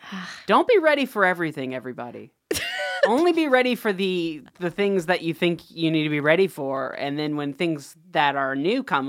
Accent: Ohio, United States; And I'm from Ohio, so let's give it a try.

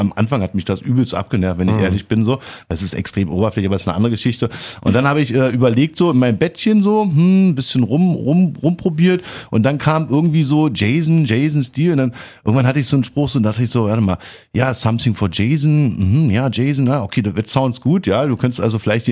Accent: Berlin, Germany; als Berliner ist man natürlich tendenziell auch immer ein bisschen abenteuerlustig.

